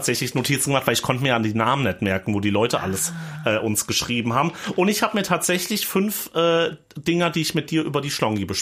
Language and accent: German; Schotten, Hesse, Germany; Nidda ist neben meiner Heimat. Schotten und Nidda ist eins sozusagen.